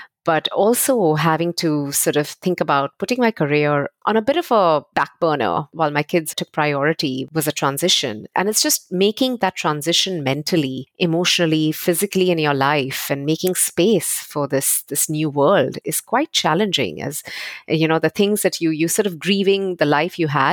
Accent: India; now in London, United Kingdom; I am Indian. I was born and raised in India, and I've lived in about four countries, including the US, and now live in London.

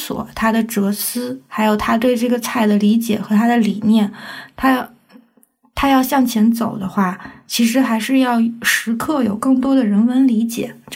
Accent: China; 我说我从中国来

